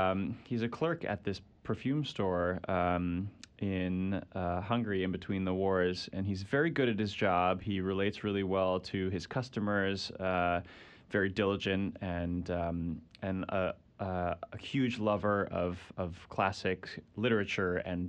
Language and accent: English; New York City, New York, United States; Yeah, I'm here from New York, New York City.